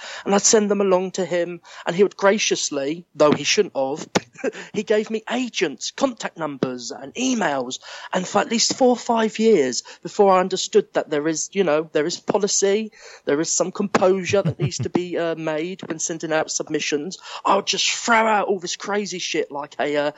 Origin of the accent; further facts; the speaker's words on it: Brighton, South East England, United Kingdom; I am from the Sussex area, which is, we are very close to being the cultured Cockneys. But because we're so in our area, we've got this pride. We're Brightonians.